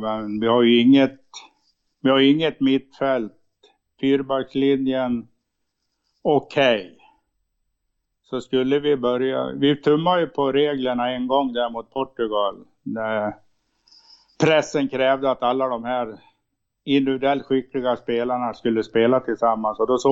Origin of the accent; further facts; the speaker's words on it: Surahammar, Västmanland County, Sweden; born there; Ja, jag är född i Surahammar. Vi har hatat Vik sedan man blev född.